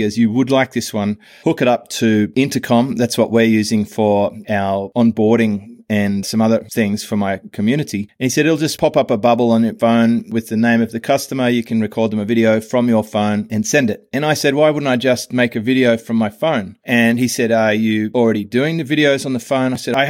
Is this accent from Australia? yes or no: yes; Sydney, New South Wales, Australia; he goes, where are you from, mate? I said, Sydney. He goes, you don't sound like it. And I said, oh, maybe because I travel a lot or something. But born and bred in Australia.